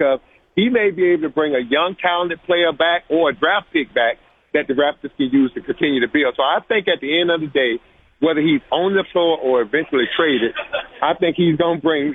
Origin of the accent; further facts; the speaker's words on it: United States; And I'm going to say we because I'm an American.